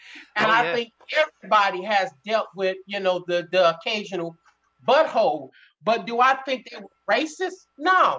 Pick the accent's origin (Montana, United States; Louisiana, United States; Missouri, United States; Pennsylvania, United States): Missouri, United States; St. Louis; I grew up in North St. Louis, you know, which is, you know, 99% Democrats.